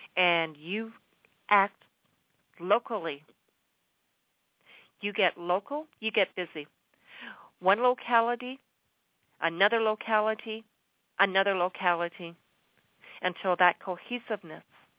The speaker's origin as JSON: {"language": "English", "country": "Canada", "said": "Because first of all, as you all know, I reside in Canada. I'm a Canadian."}